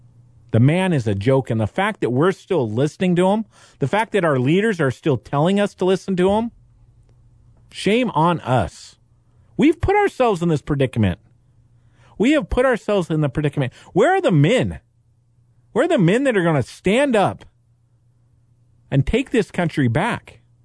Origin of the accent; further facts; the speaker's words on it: Dallas, Texas, United States; You know, in my hometown of Dallas, we have this small group of very vocal people